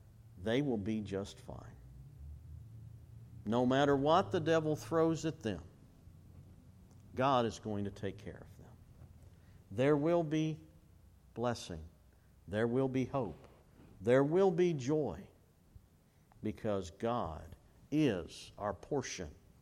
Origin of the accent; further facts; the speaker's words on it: United States; the place, the nation, the prosperity and all of that that I grew up with here in the United States